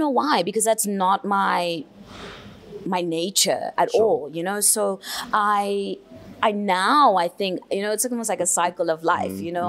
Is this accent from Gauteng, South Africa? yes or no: yes; Diepsloot, Gauteng, South Africa; I come from Deep Sloot, I don't know, you know.